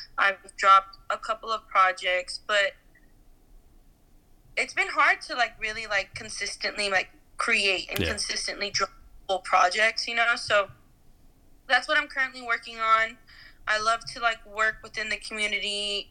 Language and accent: English; Los Angeles, California, United States; I am from Los Angeles, primarily within the San Gabriel Valley, kind of like in the 626 area.